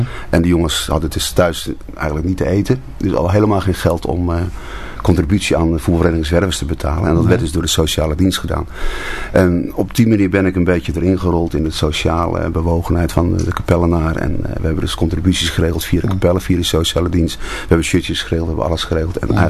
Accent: Capelle aan den IJssel, South Holland, Netherlands; also born or lived in Rotterdam; Ik ben geboren in Rotterdam-Zuid. Aan de Hekelingenstraat. Mm-hmm. Op mijn 8e ben ik naar Capelle verhuisd. Dat was toen aan de Uiverstraat. En later zijn mijn ouders verhuisd naar de Meeuwensingel.

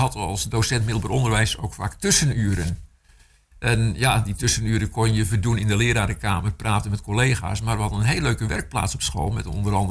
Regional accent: Enkhuizen, North Holland, Netherlands; Dan gaat het niet om de stad Enkhuizen. Mm-hmm. Daar ben ik geboren en opgegroeid.

